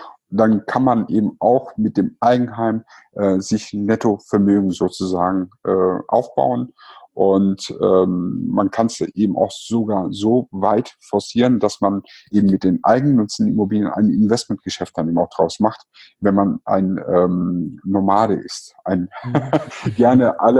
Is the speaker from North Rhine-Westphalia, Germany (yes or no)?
yes; Cologne, North Rhine-Westphalia, Germany; Und ich hätte mir ehrlich gesagt auch als Kölner sehr gut vorstellen können, nach Düsseldorf zu ziehen.